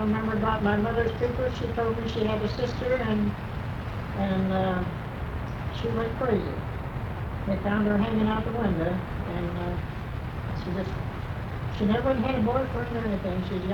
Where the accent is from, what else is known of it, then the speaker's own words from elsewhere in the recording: Bowling Green, Kentucky, United States; born there; Well, I was born in Bowling Green, Kentucky.